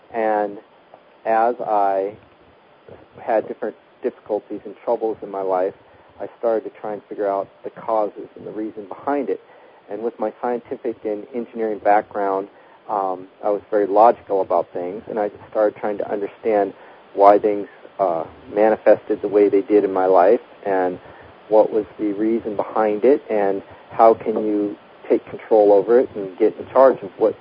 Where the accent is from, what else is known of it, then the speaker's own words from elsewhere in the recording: Berkeley, California, United States; moved away as an adult; also born or lived in Walnut Creek, United States; Well, I was born in 1963 in Walnut Creek, California. That's in the Bay Area near San Francisco. I grew up in Berkeley, California, and had a good childhood. Came up to Oregon to go to Oregon State University